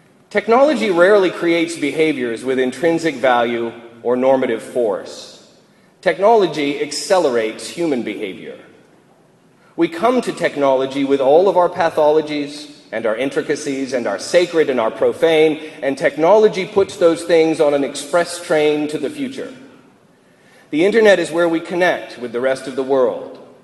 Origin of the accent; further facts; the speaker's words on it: Bangor, Maine, United States; moved away as an adult; I grew up in Bangor, Maine, and I first set foot in the city of Orlando in the spring of 1985